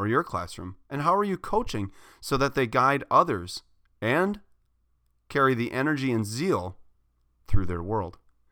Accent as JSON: {"language": "English", "town": "Port Washington", "country": "United States", "tie": "born or raised there", "said": "You see, I coach a girls U14 select soccer team in my hometown of Port Washington."}